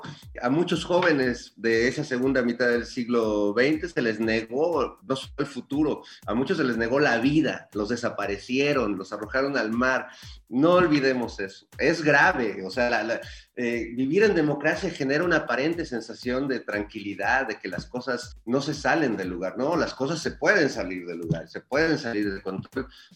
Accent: Mexico; he pasado como joven también y como mexicano por todas esas dudas

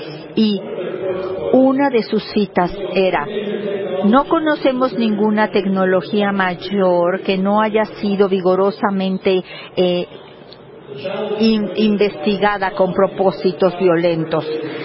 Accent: United States; en mi país, los Estados Unidos

